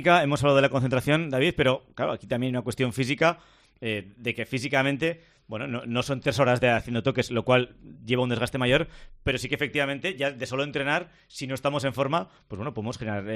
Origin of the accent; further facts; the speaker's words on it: Navarre, Spain; Somos navarros y se tiene que notar, ¿no?